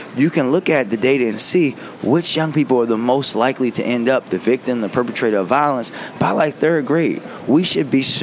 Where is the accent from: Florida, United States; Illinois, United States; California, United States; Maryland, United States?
Maryland, United States; Baltimore; I survived growing up in Baltimore in the 90s, right?